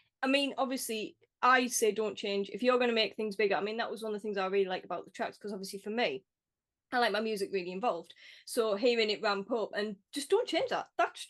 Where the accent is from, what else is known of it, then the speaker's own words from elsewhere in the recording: Sunderland, North East England, United Kingdom; I mean, I'm from Sunderland. I was born in Sunderland.